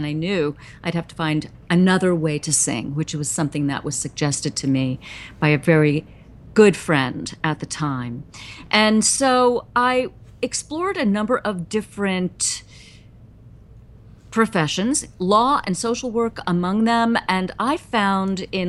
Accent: New York, United States; I was born and raised in the New York metro area, so came back after college, after being at college music school in the Midwest

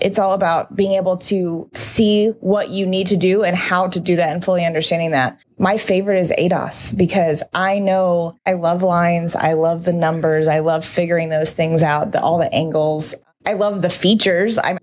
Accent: Tulsa, Oklahoma, United States; No, we actually drove because we're from Tulsa. So it's only a 3.5 hour drive.

